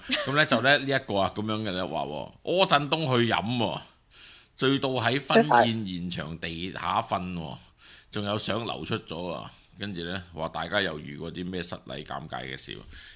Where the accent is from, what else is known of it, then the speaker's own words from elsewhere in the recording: New Territories, Hong Kong; 我最記得細個住新界